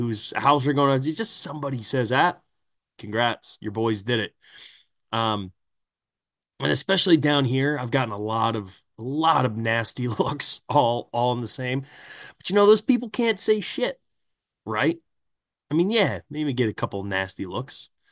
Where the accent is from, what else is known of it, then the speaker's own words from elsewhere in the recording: Philadelphia, Pennsylvania, United States; And as I'm reflecting on my hometown, where I'm from, my favorite team, the number one team in all of Philadelphia.